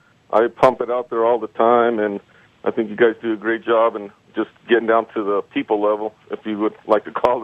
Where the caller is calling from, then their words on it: Mesa, Arizona, United States; Mesa. How you doing?